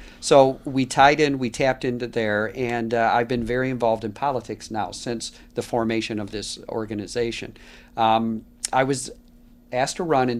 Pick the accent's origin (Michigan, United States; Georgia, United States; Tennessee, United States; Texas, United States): Michigan, United States; Monroe; moved away as an adult; now in Ypsilanti Township, United States; I grew up down in Monroe, spent my first 39 years in Monroe, moved up closer to work.